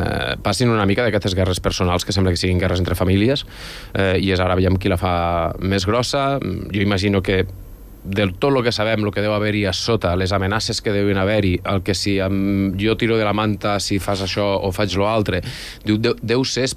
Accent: Andorra; som Andorra i som la població d'Andorra, al cap i a la fi.

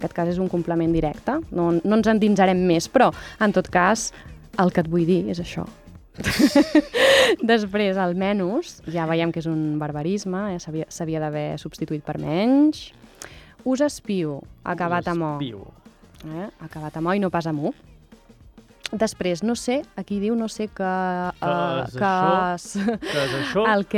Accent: Catalonia, Spain; Ah, doncs jo sóc de l'Occidental.

